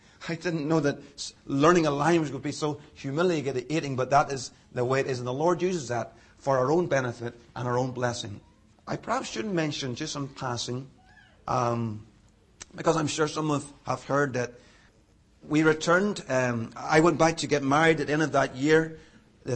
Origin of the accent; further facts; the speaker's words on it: Northern Ireland, United Kingdom; So I told her I was from Northern Ireland.